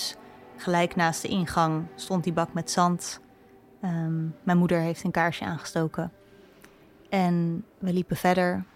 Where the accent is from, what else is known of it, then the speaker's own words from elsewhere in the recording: Rotterdam, South Holland, Netherlands; Ik woon ook in Rotterdam en ben daar ook opgegroeid.